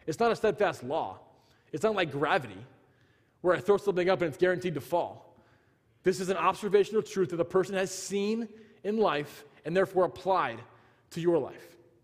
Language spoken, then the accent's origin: English; Virginia, United States; I was away in West Virginia for a couple of days with some friends that I grew up with in Virginia.